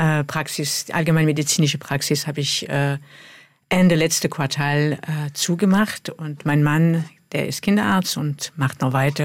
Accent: Dijon, Bourgogne-Franche-Comté, France; German is a second language; moved away as an adult; now in Germany; Ja, ich bin in Dijon aufgewachsen und habe dann da auch mein Studium angefangen.

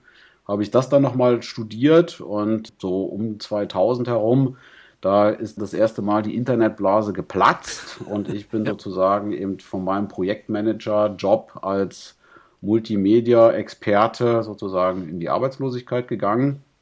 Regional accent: Yemen; dann eben tun muss als Jemenit.

